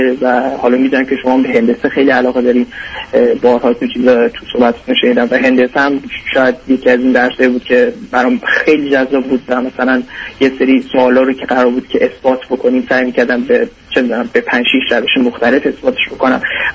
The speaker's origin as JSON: {"language": "Persian", "country": "Iran", "moved": "as an adult", "lives_now": "Chicago, United States", "said": "من 2 سال خورده‌ای هست که اومدم از ایران برای تحصیل اومدم و تو ایران هم تو بهترین دانشگاه ایران درس خوندم،"}